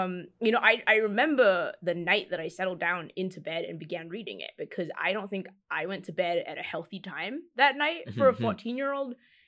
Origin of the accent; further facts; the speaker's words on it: Malaysia; in my home country, in Malaysia.